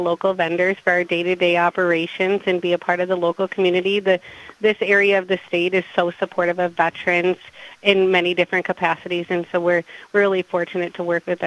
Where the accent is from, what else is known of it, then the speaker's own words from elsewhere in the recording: Madison, Wisconsin, United States; So both my husband and I grew up in the Madison area, and so we're really happy to be back and serving in this capacity.